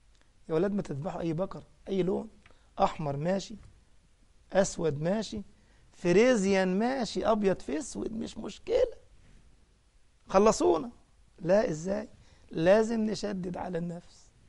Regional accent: Egypt; كان بعض علماء الأزهر عندنا في مصر كان عنده روح الدعابة

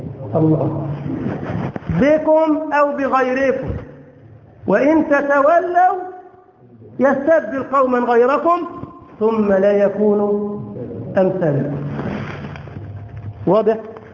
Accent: Egypt; موجود في بلدنا مصر هنا

